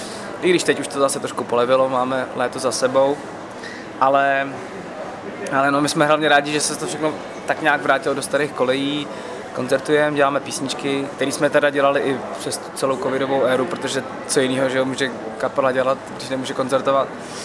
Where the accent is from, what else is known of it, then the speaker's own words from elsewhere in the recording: České Budějovice, South Bohemian Region, Czechia; Takže já jsem si toho docela vyzkoušel dost tam u nás v Budějovicích. Ale byly to hezký léta, no, tak vzpomínám na to fajn. Hlavně jsou to ty Budějovice, na které mám prostě hezký vzpomínky. Už tam teď nebydlím